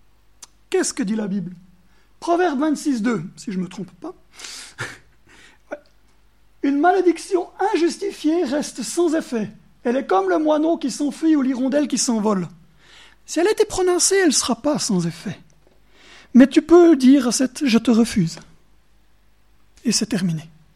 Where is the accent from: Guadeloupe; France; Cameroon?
Cameroon; born there; Je suis né au Cameroun, mes parents ont vécu au Cameroun